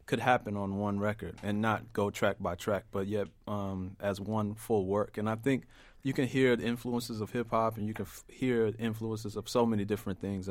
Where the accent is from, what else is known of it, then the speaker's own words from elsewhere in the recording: Houston, Texas, United States; I grew up in Houston, Texas.